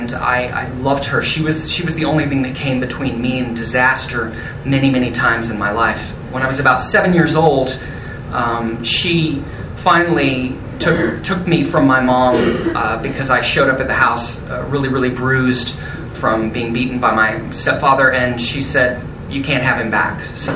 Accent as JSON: {"language": "English", "town": "San Antonio", "region": "Texas", "country": "United States", "tie": "born or raised there", "said": "I grew up in San Antonio, and I grew up being bounced back and forth between my mother and my grandmother."}